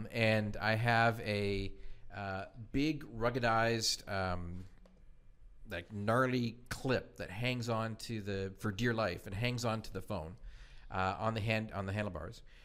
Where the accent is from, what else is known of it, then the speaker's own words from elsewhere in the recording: East Coast, United States; I'm from the East Coast, and the East Coast have these things called wharf rats.